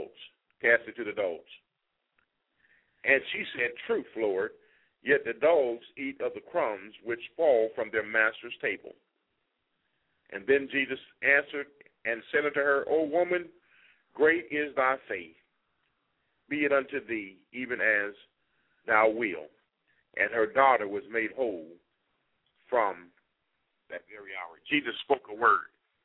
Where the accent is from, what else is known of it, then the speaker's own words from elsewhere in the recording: Ethiopia; I am from Ethiopia. My roots come out of Solomon.